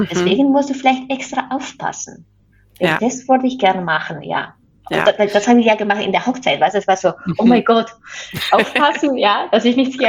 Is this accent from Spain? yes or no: yes; Spain; German is a second language; Und genau, und dann in Spanien, ich komme ja aus Spanien.